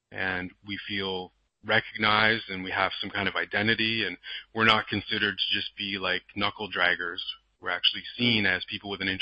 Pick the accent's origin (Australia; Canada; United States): Canada; and I'm Canadian. I'm not American because Americans aren't really appreciated in other countries.